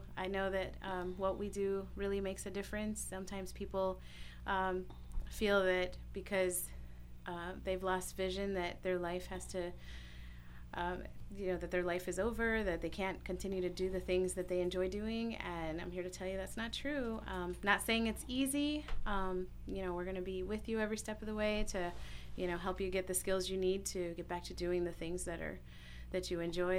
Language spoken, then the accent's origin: English; Miami, Florida, United States; also born or lived in Cuba; is from Cuba. I grew up in Miami, and I went to University of Miami to get my bachelor's in music therapy